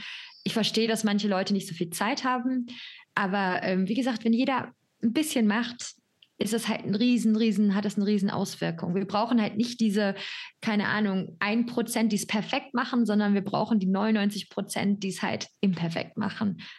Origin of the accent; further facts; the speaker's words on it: North Rhine-Westphalia, Germany; Und ich bin halt im Ruhrgebiet aufgewachsen, also jetzt nicht unbedingt irgendwo an der Küste